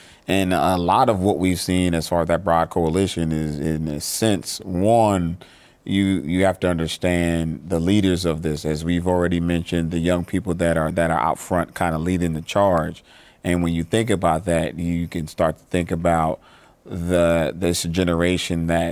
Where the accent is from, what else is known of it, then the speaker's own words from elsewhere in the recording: Charleston, South Carolina, United States; I demonstrated in my hometown, downtown Charleston